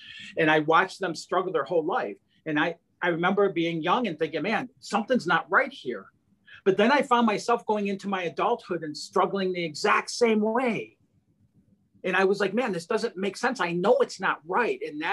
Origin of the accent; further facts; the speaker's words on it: Detroit, Michigan, United States; I'm from Detroit, Michigan, is where I grew up and such.